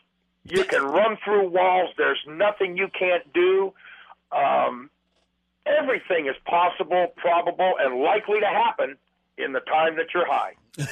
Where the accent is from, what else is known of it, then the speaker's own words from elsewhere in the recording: Maine, United States; I was born and raised up in Maine. Maine in the 60s and 70s was kind of a dead zone.